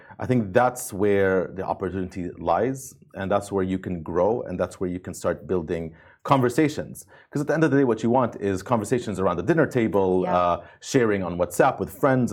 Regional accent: Amman, Amman Governorate, Jordan; because I grew up in Amman, and so seeing it on screen was really cool

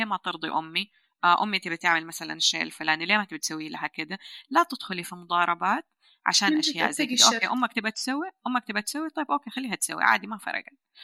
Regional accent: Riyadh, Riyadh Province, Saudi Arabia; born there; يمكن اللي ساعدني أنه أنا ولدت في الرياض بعيد عن أهلي

